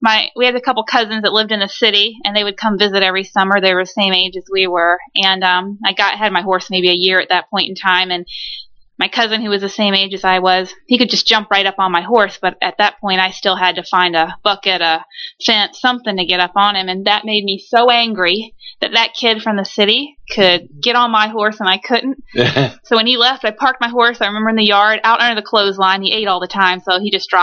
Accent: Fredericksburg, Virginia, United States; I grew up about 50 miles south of D.C. in a little town called Fredericksburg, Virginia.

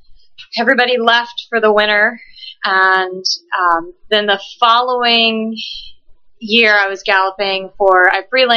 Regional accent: Houston, Texas, United States; moved away as an adult; I'm originally from Houston, Texas. I came up here to Midway College for college and graduated with a degree in equine therapy.

